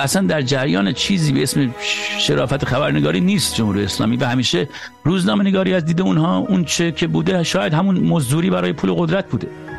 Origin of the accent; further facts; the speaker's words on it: Iran; moved away; از ایران که اومدم بیرون